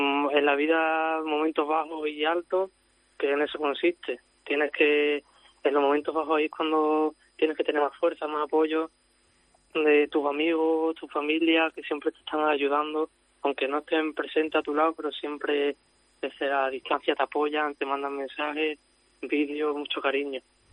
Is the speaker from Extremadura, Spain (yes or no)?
yes; Mérida, Extremadura, Spain; Soy de Mérida, Extremadura.